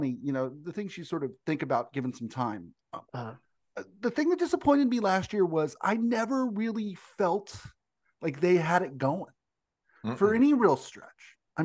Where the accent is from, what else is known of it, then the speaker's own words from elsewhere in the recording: San Diego, California, United States; it's a good thing I grew up in San Diego, and I'm familiar because I got the full San Diego experience last year